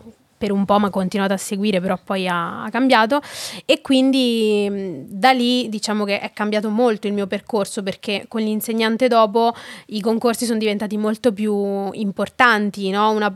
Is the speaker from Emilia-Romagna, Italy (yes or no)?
no; Montelupone, Marche, Italy; Ho 27 anni, vengo dalle Marche, da un paesino che si chiama Montelupone, che io amo, è bellissimo.